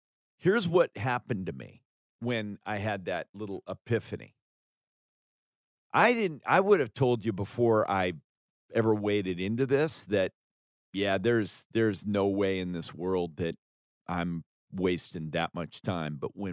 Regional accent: Alaska, United States; I was raised in a home. I was raised in Alaska. People from Alaska know how to work now.

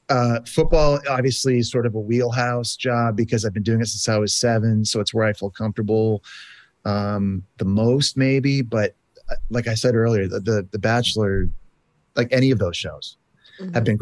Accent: Canada; Maybe it's because I'm Canadian. I don't mind cold weather.

